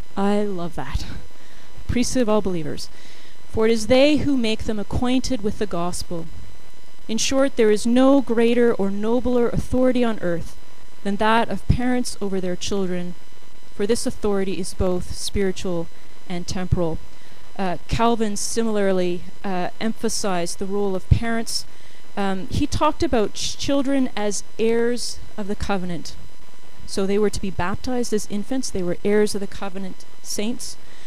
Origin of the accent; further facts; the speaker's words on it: Canada; because I'm Canadian, I wanted to get to Canada.